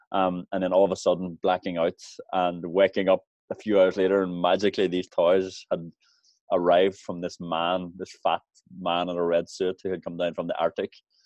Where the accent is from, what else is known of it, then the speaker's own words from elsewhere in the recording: Ireland; I grew up as an Irish Catholic, so obviously we have a great tradition in Ireland around family, around community, around being together